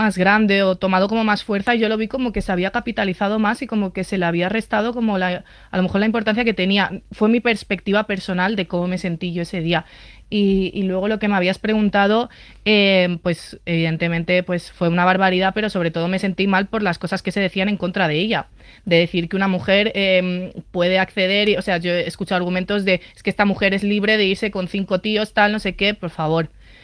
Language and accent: Spanish; Balearic Islands, Spain; yo soy de Mallorca